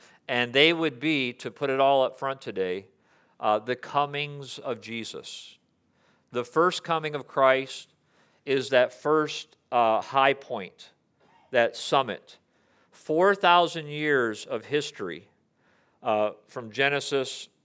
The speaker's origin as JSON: {"language": "English", "region": "Michigan", "country": "United States", "said": "I'm from Michigan, by the way"}